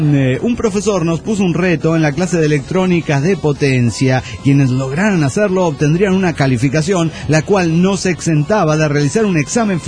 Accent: Coacalco, State of Mexico, Mexico; de Coacalco.

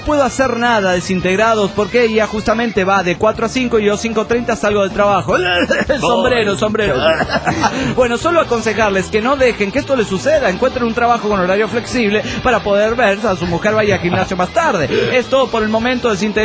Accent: Guadalajara, Jalisco, Mexico; en la foto sigue diciendo que soy de Jalapa, pero soy tapatío, cabrones.

